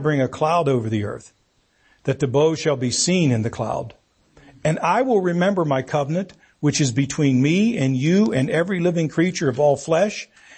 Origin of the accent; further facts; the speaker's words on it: Natrona, Pennsylvania, United States; also born or lived in Freeport; born and raised in the Allakiskie Valley, Natrona, Freeport, never strayed out of the valley, left or right of the river much at all in my growing up years.